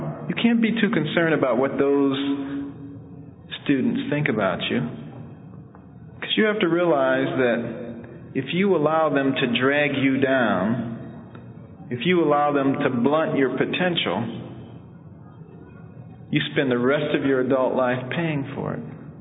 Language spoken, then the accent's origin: English; Detroit, Michigan, United States; there I was coming from Southwestern High School in inner city Detroit.